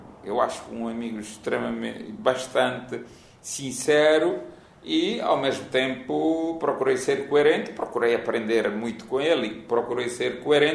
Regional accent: Cape Verde; Não, olha que eu sou cabo-verdiano, não é?

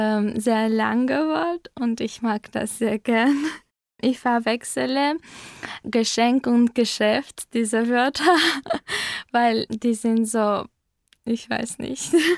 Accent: Armenia; German is a second language; Ich komme aus Armenien. Ich bin im Jahr 1999 geboren.

